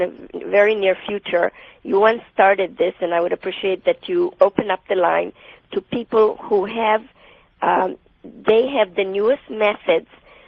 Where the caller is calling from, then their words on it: Toronto, Ontario, Canada; I'm from Toronto as well.